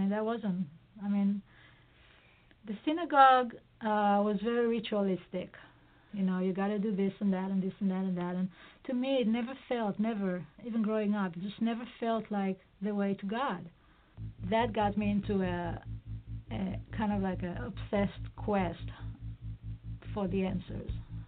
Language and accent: English; Israel; I grew up in Israel, secular family. Of course, we did the holidays and like everybody in Israel does.